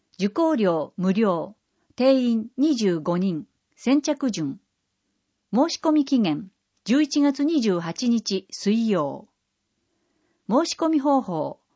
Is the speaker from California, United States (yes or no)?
no; Everett, Washington, United States; Japanese is a second language; シアトル市の近くにあるエバレット市は、私の出身地です。工業が主な産業で、季節と関係なく飛行機を作る町です。